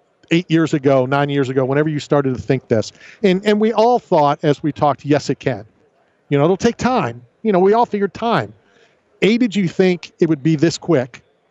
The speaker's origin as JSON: {"language": "English", "town": "Philadelphia", "region": "Pennsylvania", "country": "United States", "said": "as you know, we're both from Philadelphia."}